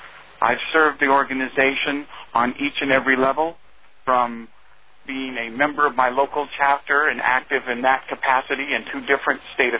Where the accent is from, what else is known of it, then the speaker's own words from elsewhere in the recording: Massachusetts, United States; I'm speaking to you this evening not from my home state of Massachusetts, but from New York City